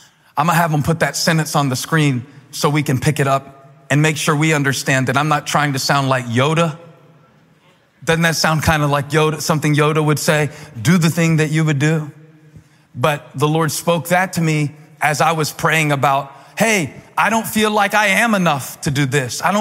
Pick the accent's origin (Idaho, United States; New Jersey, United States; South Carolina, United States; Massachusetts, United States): South Carolina, United States; Moncks Corner; I grew up in South Carolina. I just say the state now. But when I really want to identify it, where at in South Carolina, a little town about 30 miles north of Charleston called Monk's Corner.